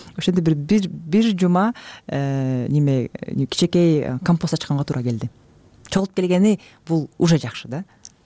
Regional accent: Talas, Talas Region, Kyrgyzstan; now in Zurich, Switzerland

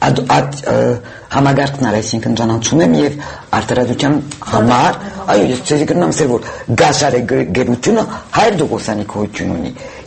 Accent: France; ես ֆրանսահայ եմ

